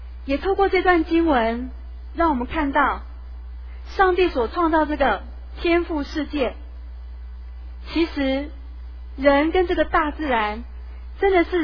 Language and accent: Chinese; Taiwan; 我们台湾人